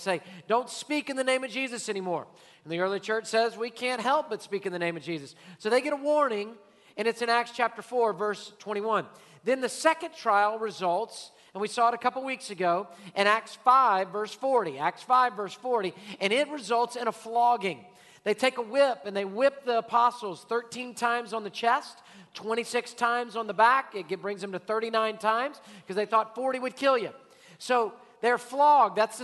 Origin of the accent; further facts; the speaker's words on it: Houston, Texas, United States; Born and raised in Houston, I'm still like, which way is the loop going?